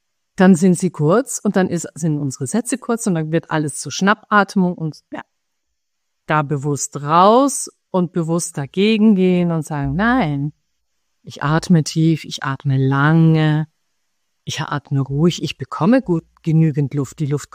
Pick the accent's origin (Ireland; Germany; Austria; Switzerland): Switzerland; Ich als Schweizerin darf diesen Witz erzählen.